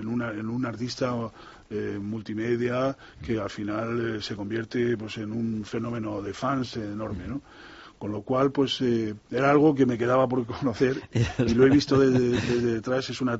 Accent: Madrid, Community of Madrid, Spain; Yo nací en Madrid, nací en el centro de Madrid y he sido un urbanita hasta los 30 años, pero soy un gran amante de la naturaleza. Entonces vivo en un pueblo cerca de Madrid

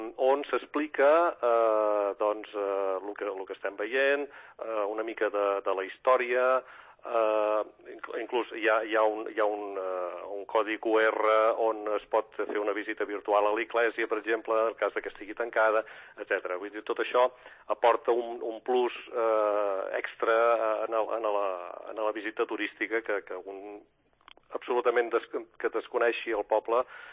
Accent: Setcases, Catalonia, Spain; A mi m'agrada molt, és clar, és el meu poble.

